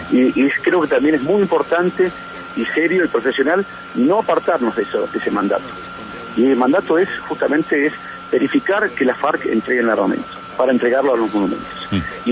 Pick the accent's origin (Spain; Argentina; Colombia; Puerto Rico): Argentina; Como decimos en la Argentina, es nuestra patria grande. Nos sentimos muy cercanos